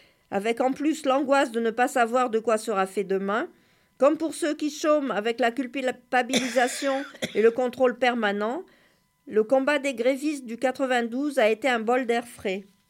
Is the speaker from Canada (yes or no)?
no; Côte d’Ivoire; now in France; Je suis arrivée de la Côte d'Ivoire en France en octobre 2009. C'était la première fois que je venais en Europe.